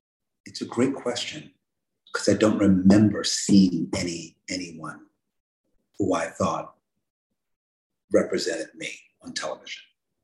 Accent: Philadelphia, Pennsylvania, United States; I would say happy. I grew up very working class family in Philadelphia with older brother, older sister

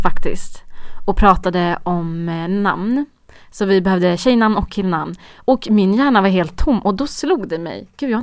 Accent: Uddevalla, Västra Götaland County, Sweden; Även fast vi är från Uddevalla liksom.

